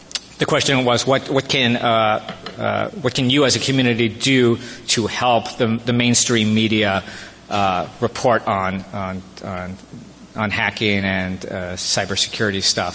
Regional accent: Los Angeles, California, United States; I grew up in Los Angeles, so I knew it well.

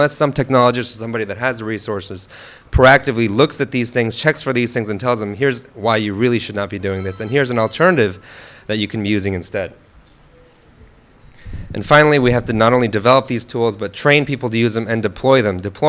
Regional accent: San Diego, California, United States; because I grew up in San Diego in a very comfortable environment, to realize how bad things are.

